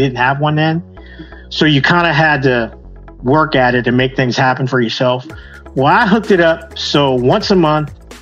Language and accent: English; Washington, District of Columbia, United States; I grew up in Washington, D.C. This area is very, very rich in musicians and arts and style of music and things like that, right?